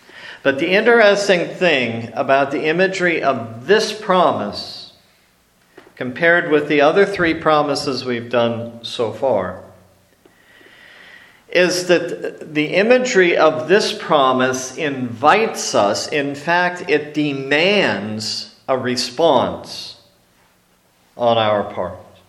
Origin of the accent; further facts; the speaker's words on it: Erie, Pennsylvania, United States; And here I am from Pennsylvania. I'm from Erie, where my house is 2 miles away from the lake, and you can see the lake from my house.